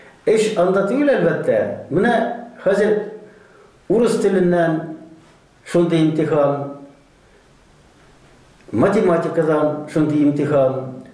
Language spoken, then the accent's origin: Tatar; Naberezhnye Chelny, Tatarstan, Russia; Без Чарлыдан булганга күрә, һәр вакытта да ничектер бу проблеманы министр үзе түгел, аның ярдәмчесе ел икенче гимназия кайтарып калдырырга телиләр.